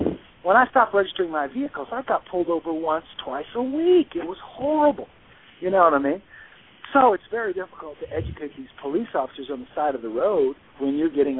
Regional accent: Eagle River, Alaska, United States; I did some research on the state of Alaska, because I'm from Eagle River

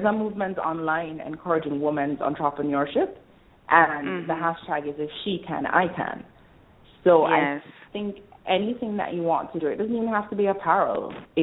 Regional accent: Jamaica; Well, I am Jamaican

